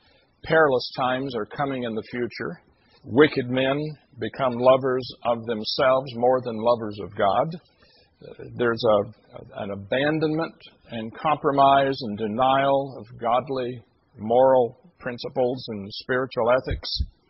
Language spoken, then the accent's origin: English; Deep South, United States; I grew up in the Deep South. The Deep South, in terms of political parties, was primarily loyal to the Democratic Party.